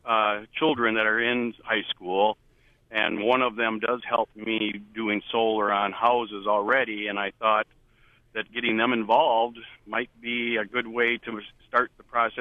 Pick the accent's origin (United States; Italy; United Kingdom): United States; Chippewa Falls, Wisconsin; I'm from Chippewa Falls, and we're interested in trying to gain interest in putting solar on the school in Chippewa Falls.